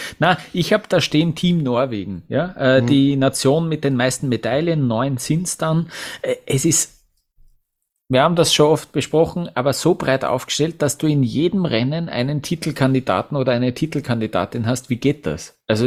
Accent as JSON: {"language": "German", "region": "Vienna", "country": "Austria", "said": "Für mich als Wiener"}